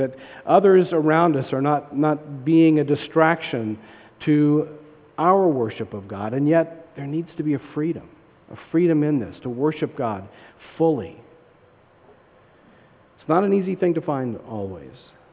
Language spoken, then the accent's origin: English; the South, United States; I'm from the South and everybody's last name is Bob in the South